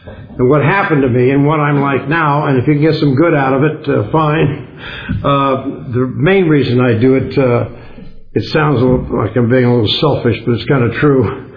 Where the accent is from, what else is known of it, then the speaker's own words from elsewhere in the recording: Los Angeles, California, United States; I grew up in West Los Angeles, went to St. Paul the Apostle Grammar School